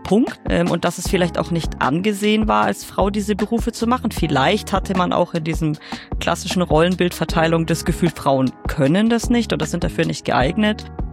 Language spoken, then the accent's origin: German; Bad Oberdorf, Bavaria, Germany; ich bin erst 26 Jahre alt. Ich komme aus Bad Oberdorf. Ich wohne hier. Ich bin hier aufgewachsen. Ich arbeite hier. Also bin ich schon mein ganzes Leben lang im Allgäu.